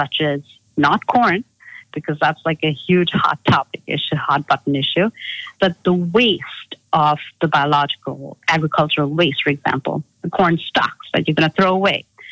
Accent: India; now in United States; No. So I actually grew up in India.

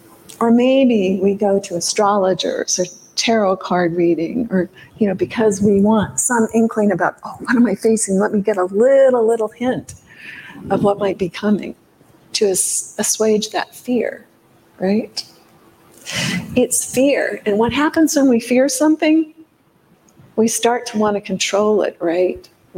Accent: Illinois, United States; I grew up in Illinois. I tell people I grew up in an oasis in the cornfields.

